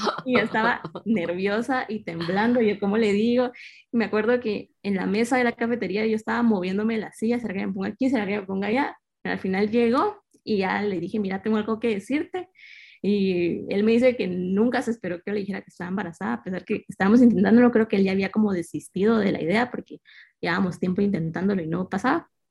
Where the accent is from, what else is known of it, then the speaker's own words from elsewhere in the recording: Escuintla, Guatemala; Yo soy de Escuintla, es un departamento que está a 90 kilómetros de la ciudad, o sea, tampoco es que estuviera tan lejos, pero bueno, crecí en este pequeño pueblo y crecí muy, muy encerrada en la casa